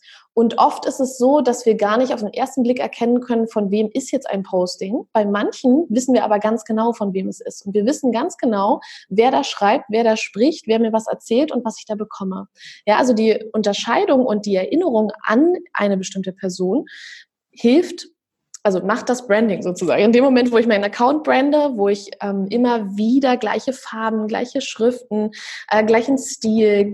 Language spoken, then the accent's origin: German; Berlin, Germany; ich bin aus Berlin.